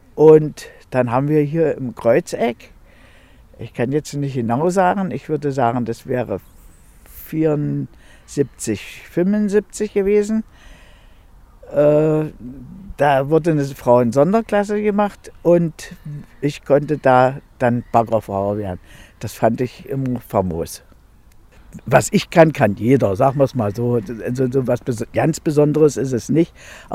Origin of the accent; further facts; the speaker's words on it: Jüdenberg, Saxony-Anhalt, Germany; Ich bin 70 Jahre alt. Ich komme aus Jüdenberg